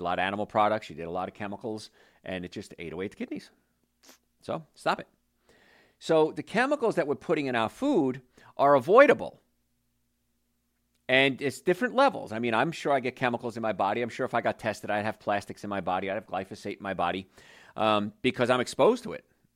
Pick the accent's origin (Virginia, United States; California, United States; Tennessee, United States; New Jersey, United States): New Jersey, United States; And I grew up in New Jersey. I grew up in a place called the Cancer Belt. Isn't that a fun place to live?